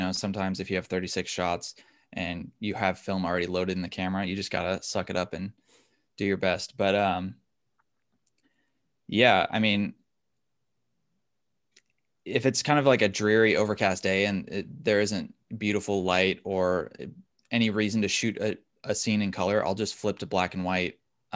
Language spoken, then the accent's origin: English; California, United States; I grew up in the San Francisco Bay Area near like Skywalker Ranch and Lucas Valley and that kind of area.